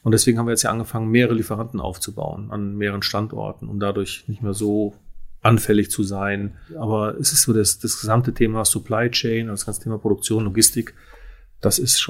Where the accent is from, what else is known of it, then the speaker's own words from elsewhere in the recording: Krombach, North Rhine-Westphalia, Germany; now in Düsseldorf, Germany; Ich komme aus Krombach, aus einem kleinen Ort im Siegerland und wir leben jetzt seit 25 Jahren in Düsseldorf